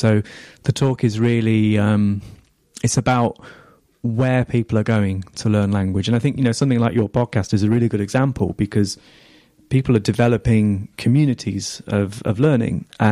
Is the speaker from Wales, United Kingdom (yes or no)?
no; Manchester, North West England, United Kingdom; also born or lived in Lancaster; Well, originally Manchester. So I grew up there, went to school there, and then I went to university in a place called Lancaster, which is even further north.